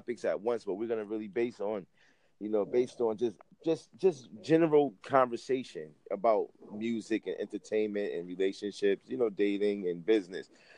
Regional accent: Connecticut, United States; I'm from well, I'm from … I'm from Connecticut, Clean North

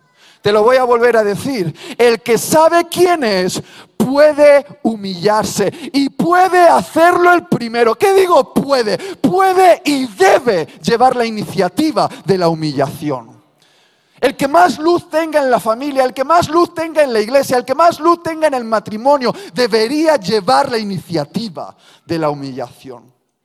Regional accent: Basque Country, Spain; las peleas entre mi mujer y yo son normales porque somos vascos. Y los vascos discutimos

